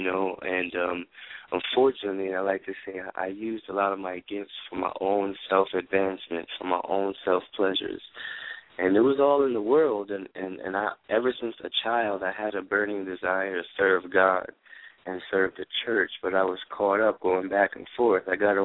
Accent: New Jersey, United States; now in Miami, United States; I live in Miami right now, but I'm originally from New Jersey. So off the bat, my flow, my delivery, some people say is that up north kind of style.

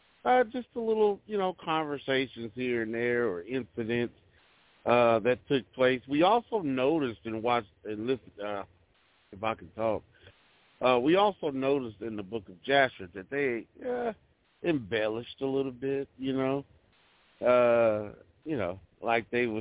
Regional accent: Texas, United States; I'm a Texan, y'all. I'm from the South, a trucker by trade.

